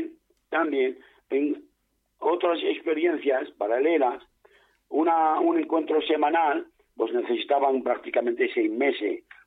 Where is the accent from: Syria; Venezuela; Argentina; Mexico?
Syria; moved away as an adult; now in Spain; mi formación en mi país de origen, yo soy español de origen sirio, en Siria estudié ciencia islámica y de lengua árabe. Entonces, luego vine a España, a Granada concretamente, donde me licencié en medicina